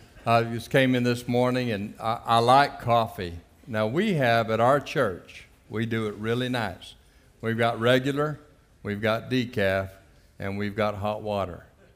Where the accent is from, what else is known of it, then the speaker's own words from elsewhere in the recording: Houston, Texas, United States; I'm from Houston. I was here last week. I'm here again this week.